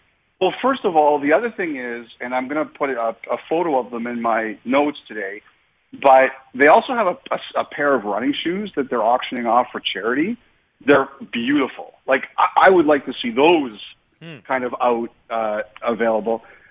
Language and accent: English; Toronto, Ontario, Canada; I go, I'm from Toronto, Canada.